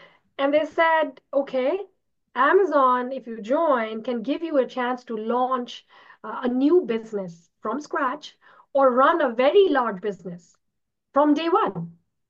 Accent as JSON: {"language": "English", "country": "India", "tie": "born or raised there", "said": "I was born in India. I grew up in India. I did my undergrad in engineering at a college called Indian Institute of Technology, IIT Kharagpur."}